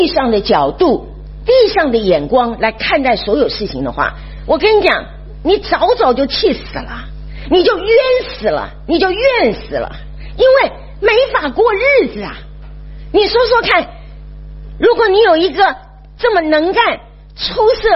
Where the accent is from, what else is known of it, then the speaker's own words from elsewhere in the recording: Yantai, Shandong, China; 山东的烟台是我的老家，所以昨天跟今天我已经哭了好几场了。